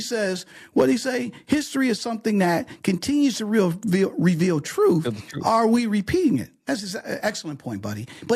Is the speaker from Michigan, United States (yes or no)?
yes; Detroit, Michigan, United States; Remember, I grew up in Detroit.